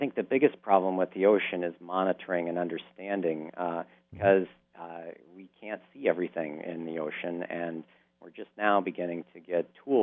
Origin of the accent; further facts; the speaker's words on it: Alaska, United States; I grew up in Alaska, and fishing was excellent for many, many years